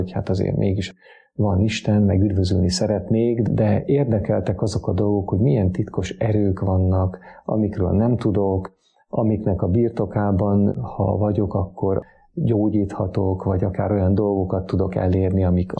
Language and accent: Hungarian; Salgótarján, Nógrád, Hungary; born there; Kezdettől fogva gyerekkoromban is jártam hittanra. Salgótarjánban szüle